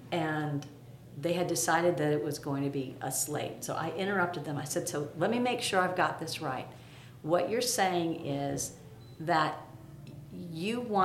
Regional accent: Chicago, Illinois, United States; I'm from the Chicago area.

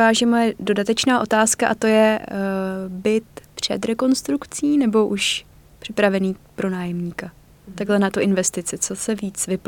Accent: Prague, Czechia; My jsme z Prahy

